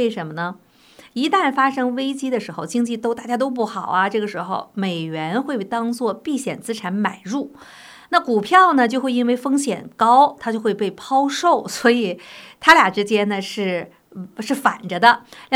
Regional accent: United States; 所以现在呢，对日本来讲，对欧洲来讲哈，我们美国人是很有钱的

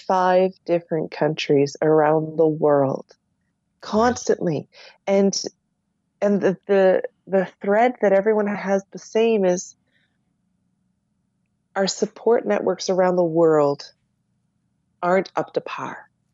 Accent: Nova Scotia, Canada; that happens here in my hometown, my province of Nova Scotia.

